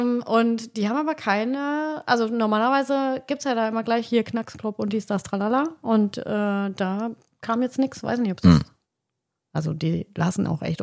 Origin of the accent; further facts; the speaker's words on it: North Rhine-Westphalia, Germany; Bei uns im Ruhrpott sagt man, die sind in der Uhr